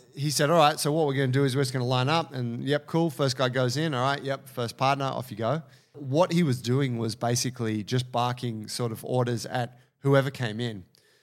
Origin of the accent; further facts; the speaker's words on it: Australia; I said, oh, I'm just here for a week. You know, I'm from Australia. You know, I'm like a blue belt.